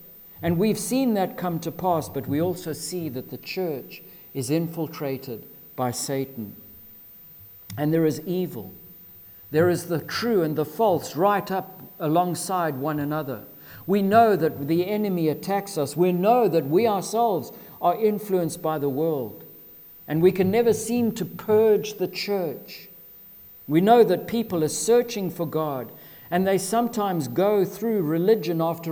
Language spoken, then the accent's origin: English; Zimbabwe; to be a Christian only because I was raised in a Judeo-Christian ethic in Zimbabwe